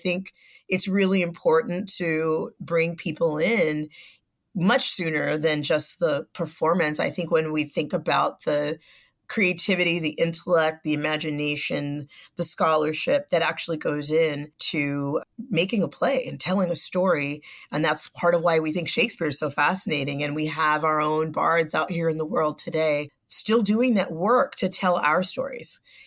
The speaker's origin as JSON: {"language": "English", "town": "San Diego", "region": "California", "country": "United States", "tie": "born or raised there", "said": "Because I am from San Diego, and San Diego is a very, very diverse place, and it has, you know, some of the largest immigrant communities."}